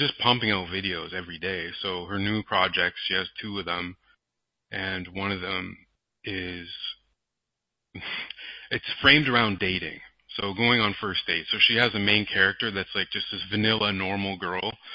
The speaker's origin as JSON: {"language": "English", "country": "Canada", "said": "and I'm Canadian. I'm not American because Americans aren't really appreciated in other countries."}